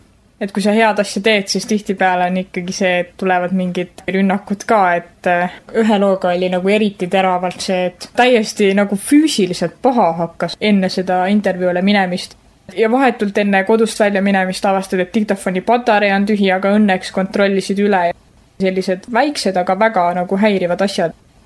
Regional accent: Põltsamaa, Jõgeva County, Estonia; Ma ise olen Põltsamaalt pärit ja aitan alati talvepäevi korraldada.

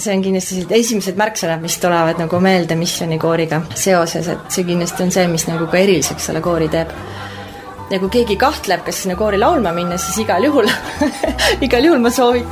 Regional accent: Kohila, Rapla County, Estonia; pärit Kohilast, praegu elan ka Kohilas

